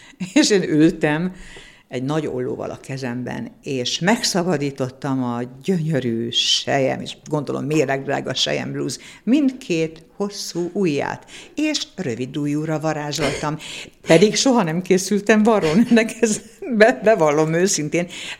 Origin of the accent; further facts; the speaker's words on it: Szolnok, Jász-Nagykun-Szolnok, Hungary; ugye én szolnoki vagyok